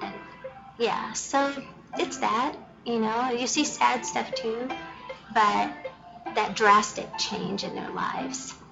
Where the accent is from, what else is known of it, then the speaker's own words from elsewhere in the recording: Texas, United States; I am from Texas.